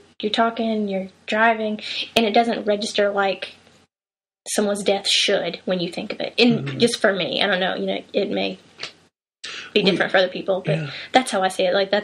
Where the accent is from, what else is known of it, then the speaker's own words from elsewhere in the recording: Southern United States, United States; Show you I'm a Southerner.